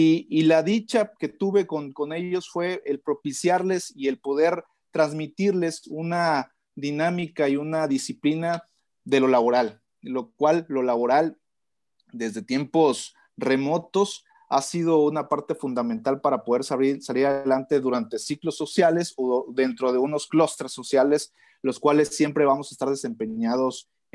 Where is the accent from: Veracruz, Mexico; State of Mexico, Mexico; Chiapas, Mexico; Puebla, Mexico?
Chiapas, Mexico; Tuxtla Gutiérrez; yo soy originario de Tuxtla Gutiérrez. La verdad es que vengo de familia de bastante trabajo desde mis abuelos.